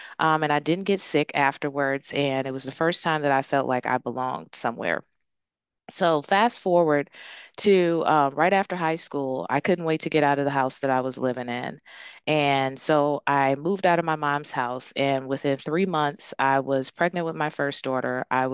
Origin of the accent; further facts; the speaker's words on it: Detroit, Michigan, United States; So I grew up in Detroit, Michigan. I was the youngest of three children